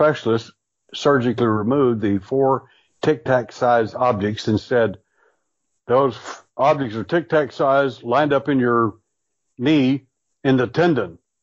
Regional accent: Texas, United States; born there; I was born at night, but it wasn't last night, and I was born in Texas.

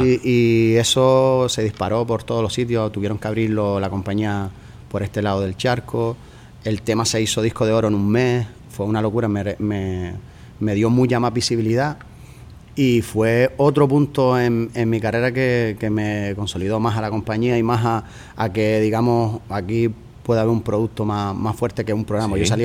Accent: Canary Islands, Spain; Lo que pasa es que somos canarios, somos así únicos

